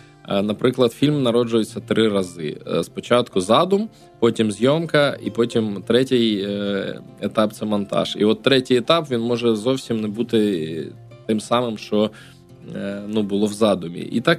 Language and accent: Ukrainian; Enerhodar, Zaporizhzhia Oblast, Ukraine; В Енергодарі. Бачите, ми земляки стали з вами.